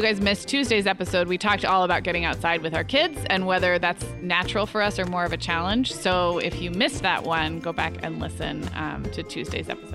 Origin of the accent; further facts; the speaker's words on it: Midwest, United States; also born or lived in Chicago; But not growing up, maybe in my Chicago days, but not growing up in the Midwest.